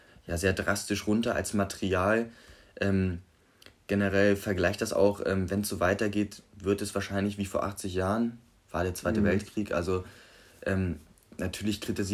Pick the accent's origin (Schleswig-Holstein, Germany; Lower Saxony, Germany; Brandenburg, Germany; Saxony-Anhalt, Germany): Lower Saxony, Germany; Wolfsburg; wir kommen ja beide aus Wolfsburg, ja, gehen aufs Gymnasium Fallersleben